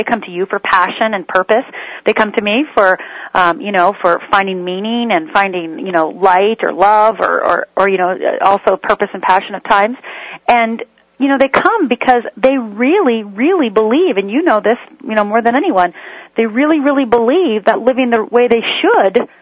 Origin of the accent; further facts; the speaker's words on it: Michigan, United States; also born or lived in Minnesota; I grew up in Upper Michigan and Upper Minnesota. I'm from a Finnish and Swedish family and raised Lutheran.